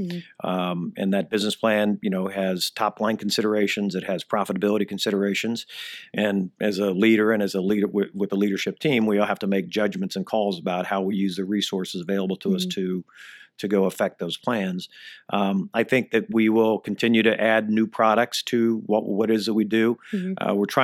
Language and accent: English; Indianapolis, Indiana, United States; And I started a business in my hometown of Indianapolis because I dealt with a lot of customers over there.